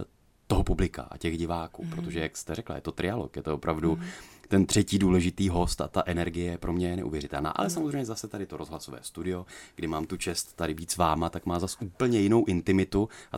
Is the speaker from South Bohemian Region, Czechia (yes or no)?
no; Ostrava, Moravian-Silesian Region, Czechia; now in Prague, Czech Republic; já teda jako rodilý Ostravák, tak se snažím taky trošku z té Prahy výjíždět